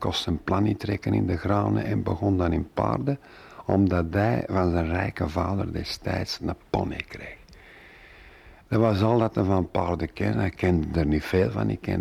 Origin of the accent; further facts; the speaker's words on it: Antwerp, Flanders, Belgium; ik ben Vlaming, maar een Antwerpenaar is zo'n beetje verwaterd en gecosmopolitiseerd, of hoe zeggen ze dat.